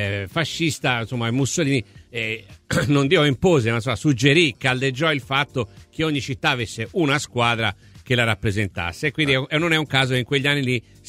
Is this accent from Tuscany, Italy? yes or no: yes; Florence, Tuscany, Italy; e tra l'altro essendo fiorentini ci si divide